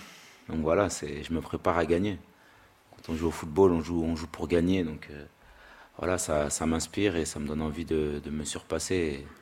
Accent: France; Je suis né en France, je suis français, j'ai grandi en France.

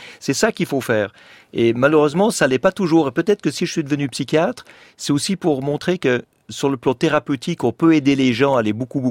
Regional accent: Cape Canaveral, Florida, United States; J'ai vécu toute mon enfance à Cap Kennedy avec les astronautes de la NASA.

